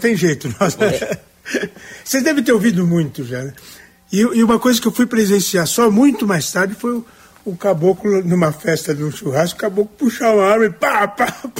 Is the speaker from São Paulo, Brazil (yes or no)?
yes; São Paulo, Brazil; moved away; Sou paulista, mas eu cheguei em 85 aqui.